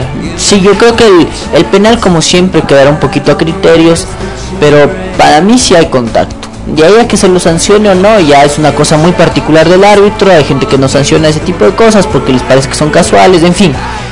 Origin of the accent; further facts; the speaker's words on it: Ecuador; Eso es algo que como ecuatorianos ya manejamos a veces, ¿no?